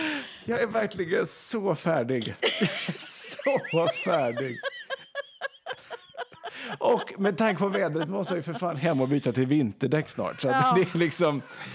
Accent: Vegby, Västra Götaland County, Sweden; Nu sitter vi ju till exempel i Vegby då, där jag är uppvuxen i mina föräldrars hus.

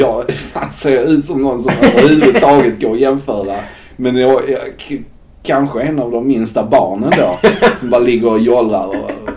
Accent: Skåne, Sweden; now in Gothenburg, Sweden; Jag fick det för att de sökte efter skåningar i Göteborg.

